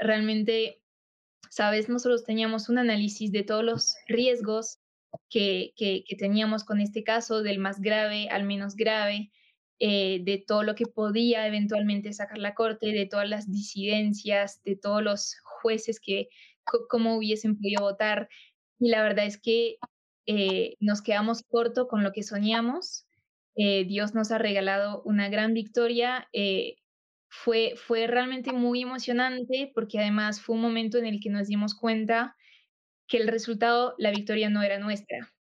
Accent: France; yo crecí en Francia, en un país en el que pues tengo nacionalidad, ¿no? Entonces también tengo la posibilidad de votar en Francia

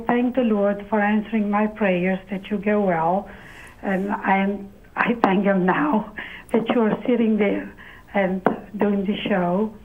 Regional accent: Orby, Pennsylvania, United States; I'm from Pennsylvania.

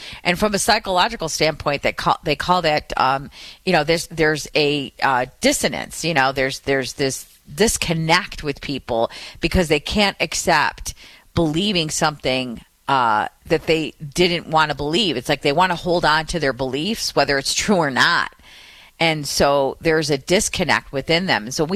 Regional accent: Michigan, United States; here in my home state of Michigan and the Detroit area

